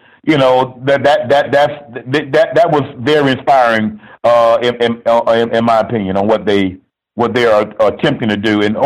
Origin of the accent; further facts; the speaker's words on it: Miami, Florida, United States; I'm from Miami